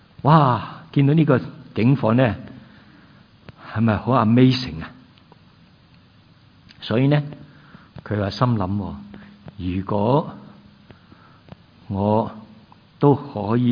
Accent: Guangdong, China; 我哋广东人话斋系嘛？

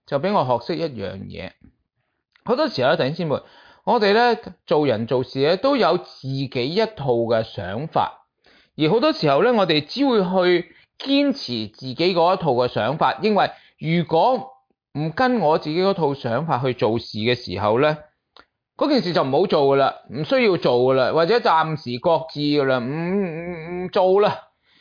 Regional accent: Guangdong, China; 我哋廣東人成日都講

